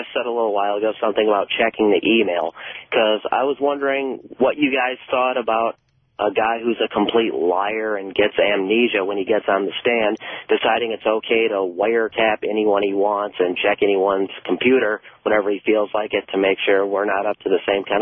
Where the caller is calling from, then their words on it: Royal Oak, Michigan, United States; I'm calling from Royal Oak, Michigan.